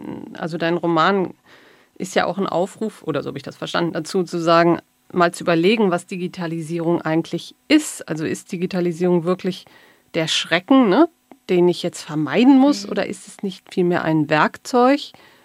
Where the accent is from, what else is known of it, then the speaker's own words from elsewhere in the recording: Germany; Also wir sind ja als Deutsche immer sehr schnell, ne?